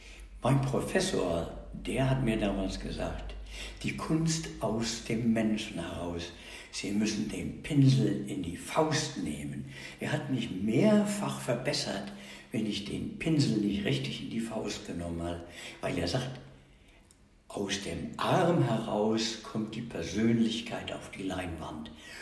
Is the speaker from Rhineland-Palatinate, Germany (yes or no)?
yes; Bad Ems, Rhineland-Palatinate, Germany; Ich komme von der Lahn. Ich bin in Bad Ems aufgewachsen.